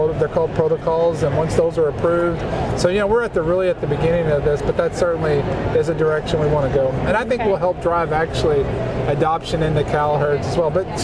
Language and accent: English; Southern US, United States; certainly where I grew up in the South, that, you know, we feed cake or cubes.